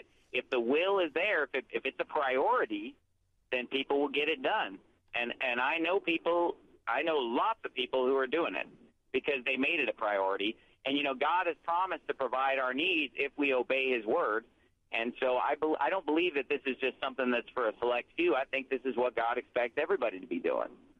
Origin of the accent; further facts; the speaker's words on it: California, United States; now in Arizona, United States; Well, I'm from California. I've only lived in Arizona for the last 7 years. Before that, I lived in California. I was born and raised in California.